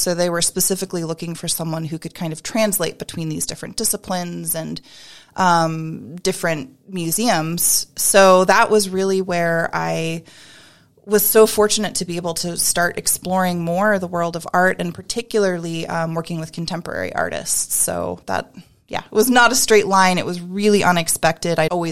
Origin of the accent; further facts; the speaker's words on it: New England, United States; I grew up in New England and spent a lot of summers in Maine and had regularly visited the museum growing up.